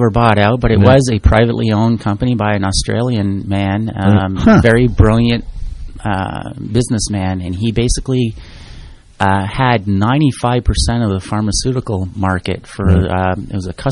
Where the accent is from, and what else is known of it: Montreal, Quebec, Canada; moved away as an adult